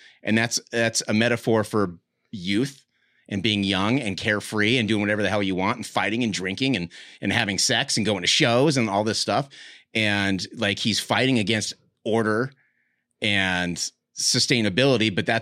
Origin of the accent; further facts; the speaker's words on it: Salt Lake City, Utah, United States; I grew up in Salt Lake.